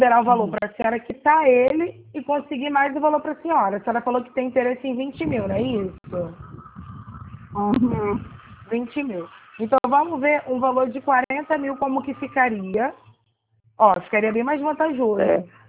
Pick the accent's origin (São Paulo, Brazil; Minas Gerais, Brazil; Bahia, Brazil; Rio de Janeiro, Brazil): Rio de Janeiro, Brazil; Eu sou do Rio.